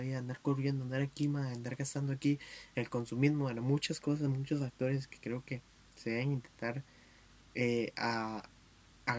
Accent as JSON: {"language": "Spanish", "country": "Costa Rica", "said": "Muy buenas vibras para todos nosotros como ticos"}